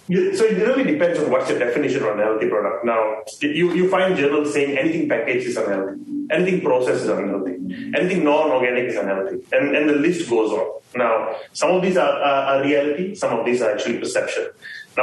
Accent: Malaysia; many other ingredients that we consume on a day-to-day basis, being Malaysian, right?

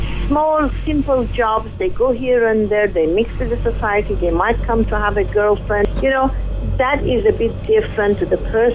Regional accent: Malaysia; I live here, yes. I'm Malaysian.

